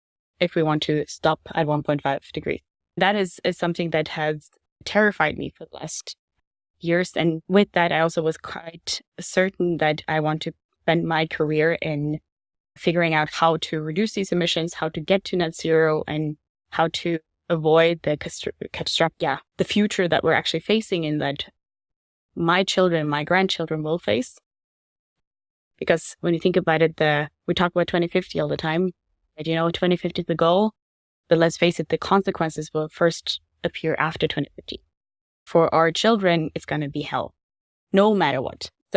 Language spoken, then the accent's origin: English; Norway; moved away as an adult; Norwegian. I was born and raised in Norway, moved abroad when I was 18.